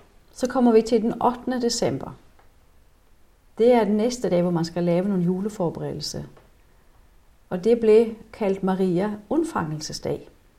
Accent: Norway; born or raised there

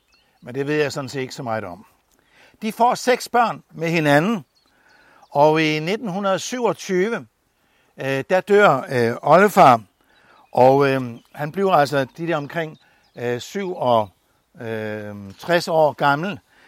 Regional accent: Holstebro, Central Denmark Region, Denmark; also born or lived in Odense; Jeg kommer fra Holstebro

